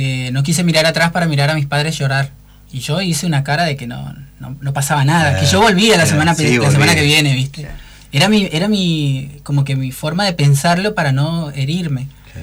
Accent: Venezuela; also born or lived in Caracas; now in Argentina; Soy caraqueño, sí. Caraqueño, criado en el interior del país. Casi toda mi infancia la pasé en el interior, mudándonos de lugar en lugar, digamos, de estado en estado, que acá sería provincia.

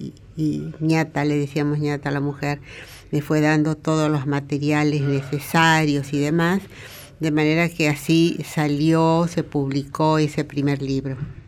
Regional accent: Santiago del Estero, Argentina; porque yo había estudiado desde, en Santiago del Estero, de donde soy, desde muy chica música

